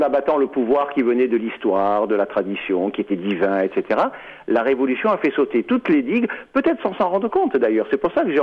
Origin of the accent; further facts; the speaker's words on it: Marseille, Provence-Alpes-Côte d'Azur, France; Voilà, je le dis à vos auditeurs, nous sommes Marseillais, provençaux.